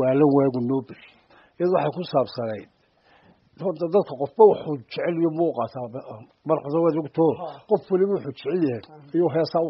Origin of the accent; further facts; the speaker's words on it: Hargeisa, Woqooyi Galbeed, Somalia; born there; waxaan ku dhashay Hargeysa 1944